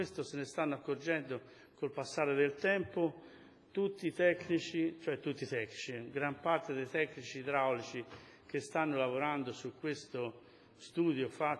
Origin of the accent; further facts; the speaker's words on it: Valenzatico, Tuscany, Italy; born there; se io sono nato a Valenzatico più di 60 anni